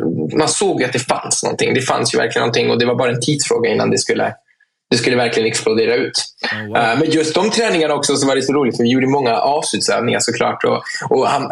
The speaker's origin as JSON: {"language": "Swedish", "country": "France", "said": "Jag är fransman, så det är okej att flexa som fransman."}